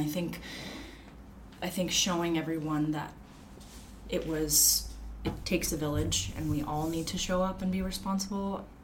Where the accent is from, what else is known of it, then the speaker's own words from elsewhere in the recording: Long Beach, California, United States; your shirt says Long Beach. I'm from Long Beach.